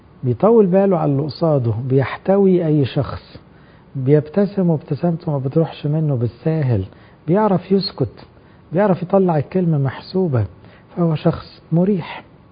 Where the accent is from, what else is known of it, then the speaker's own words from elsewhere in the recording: Egypt; لأنه إحنا كمصريين عموما صوتنا عالي شوي